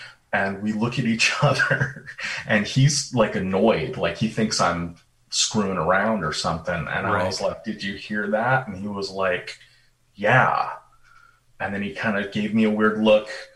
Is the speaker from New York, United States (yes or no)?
no; Vermont, United States; You know, I grew up in Vermont. The mountains tend to mitigate the storms